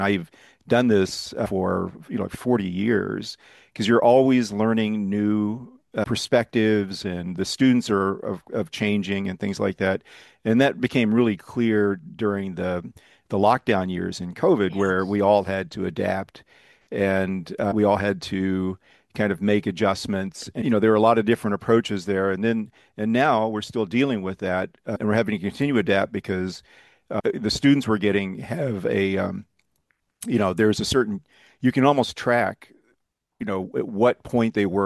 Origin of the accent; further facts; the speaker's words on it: Dallas, Texas, United States; Well, I was born and raised in Dallas, Texas. Went to the University of Texas in undergraduate